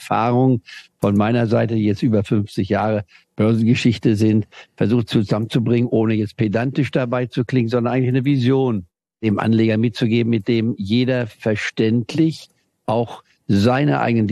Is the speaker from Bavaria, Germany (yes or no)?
no; Saxony, Germany; meine Frau Französin, ich war aus Nordafrika herkommt und ich also aus Deutschland, aus Sachsen.